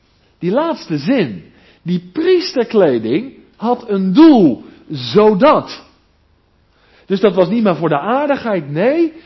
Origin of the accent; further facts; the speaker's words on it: South Holland, Netherlands; ik kom uit het Westland, glastuinbouw